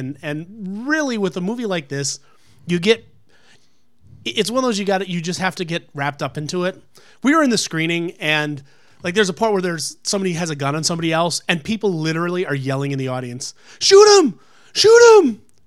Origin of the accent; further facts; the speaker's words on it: Ohio, United States; if you're listening to this somewhere else, like in California, some of our listeners are out there, we're from Ohio